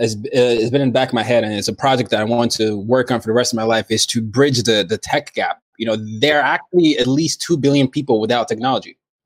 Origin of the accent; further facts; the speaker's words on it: Nigeria; And me as a Nigerian, understanding that, you know, Wi-Fi speeds can be different based on where you are